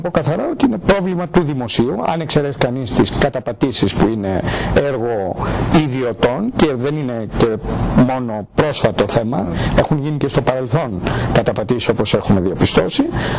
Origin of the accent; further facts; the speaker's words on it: Athens, Attica, Greece; born there; Εγώ γεννήθηκα στην Αθήνα, αλλά και οι δύο γονείς μου κατάγονται από την Αρκαδία.